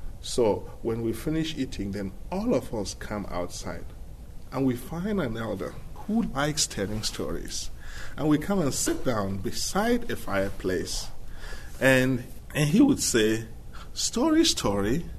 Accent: North Central, Nigeria; moved away as an adult; now in Iowa City, United States; In Nigeria, I grew up in the rural area. I was born in a very small village in north-central Nigeria.

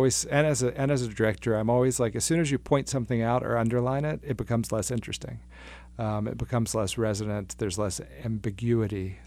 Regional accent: Memphis, Tennessee, United States; having grown up in the South. I grew up in Memphis, Tennessee

